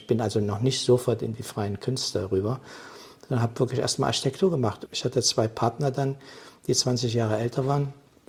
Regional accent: East Germany, Germany; Ich sage, ich komme da aus der DDR.

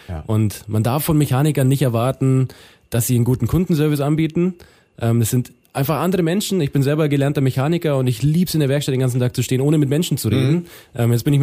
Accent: Bavaria, Germany; du hast erwähnt, ich komme aus Bayern

